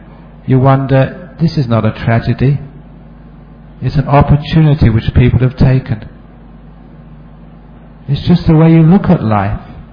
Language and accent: English; Perth, Western Australia, Australia; give a talk in Perth, it's always put on the internet. Now there's video streaming, so when I am in my hometown, which is very rare these days